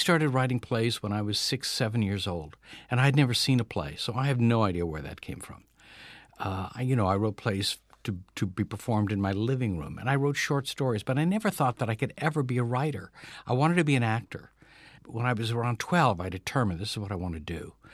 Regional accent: Altoona, Pennsylvania, United States; I grew up in Altoona, and it was a wonderful place for me to grow up because I always described Altoona to people growing up in the 1950s as like growing up on an island.

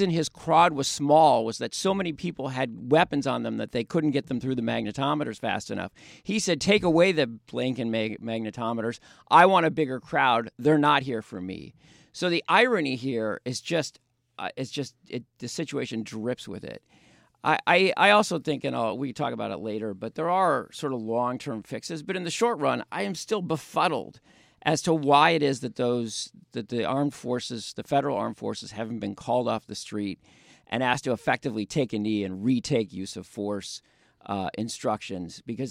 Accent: St. Paul, Minnesota, United States; I grew up in St. Paul, but I spent a lot of time in Minneapolis.

